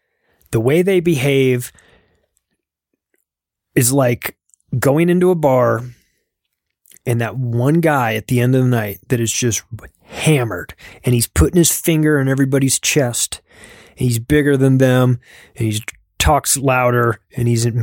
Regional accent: United States; As an American, with friends that are from the UK

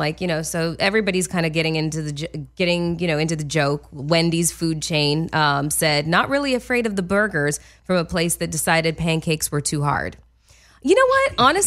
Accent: Canada; I'm Canadian.

